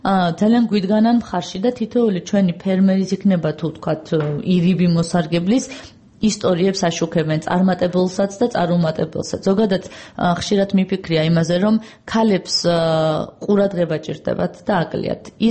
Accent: Tbilisi, Georgia; ანუ მე თბილისიდან, თბილისიდან დავიბადე, გავიზარდე და აქ ვცხოვრობდი

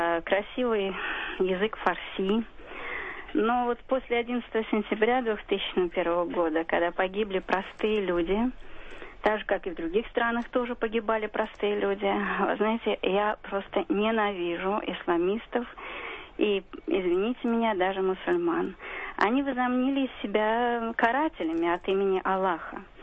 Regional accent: Moscow, Russia; Я коренная москвичка. Во мне течет мусульманская кровь.

